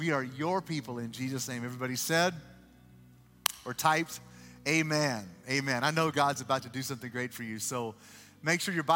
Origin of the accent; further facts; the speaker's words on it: Texas, United States; And so we grew up in Texas, and in the Dallas-Fort Worth area, there's a theme park called Six Flags Over Texas.